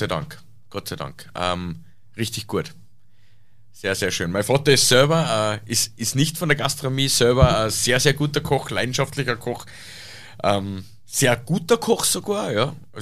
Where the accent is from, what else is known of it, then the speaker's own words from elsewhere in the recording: Salzburg, Austria; Wir haben eine Tradition in Salzburg. Ja. Zumindest wir da im Land, da wo ich herkomme, da haben wir eine Tradition